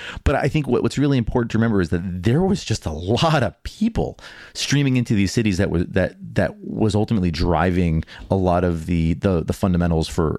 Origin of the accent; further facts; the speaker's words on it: Boston, Massachusetts, United States; now in Seattle, United States; Yes, yes, my hometown and my adopted hometown.